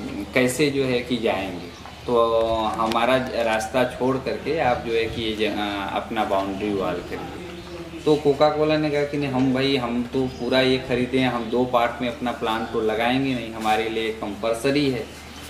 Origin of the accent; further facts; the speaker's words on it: Mehdiganj, Uttar Pradesh, India; और मैं मेहदीगंज नागेपुर का निवासी हूँ।